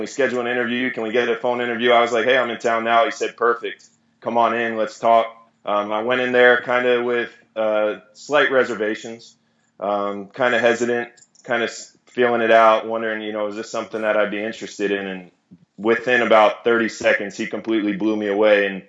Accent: Florida, United States; A lot of my friends knew I wanted to come back to South Florida. This is my hometown.

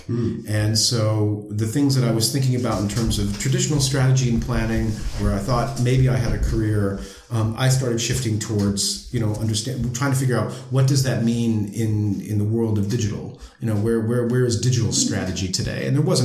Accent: Rochester, New York, United States; now in Vienna, Austria; I grew up in Rochester, New York.

